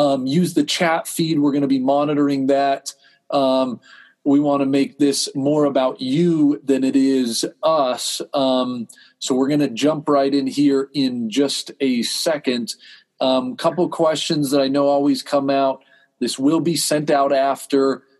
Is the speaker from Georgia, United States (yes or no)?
no; Utah, United States; I'm from Utah.